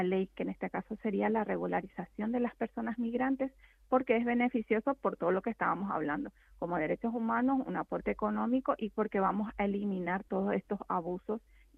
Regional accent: Spain; nosotras como ciudadanas españolas

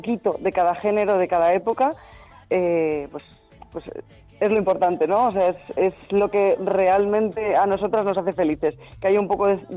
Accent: Madrid, Community of Madrid, Spain; born there; yo soy nacida en Madrid.

